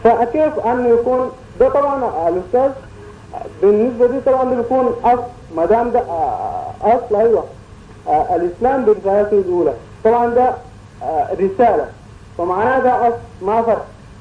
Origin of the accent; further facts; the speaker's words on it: Sudan; أم الشيوخ مثلا عندنا في السودان